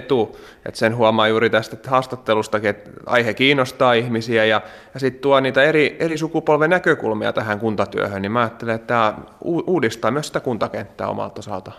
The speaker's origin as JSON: {"language": "Finnish", "town": "Laitila", "region": "Southwest Finland", "country": "Finland", "lives_now": "Ypäjä, Finland", "said": "Olen tosiaan tuore ypäjäläinen, mutta kotoisin olen Laitilasta tuolta Varsinais-Suomesta. Ja kyllä mä tänne Ypäjälle olen tullut ihan asumaan"}